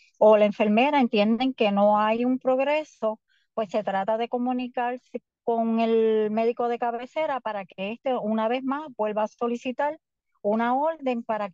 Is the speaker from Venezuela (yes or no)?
no; Ponce, Puerto Rico; now in Trujillo Alto, Puerto Rico; Yo realmente soy del pueblo de Ponce. A través de los años, pues me fui trasladando y estoy ahora en el área de Trujillo Alto.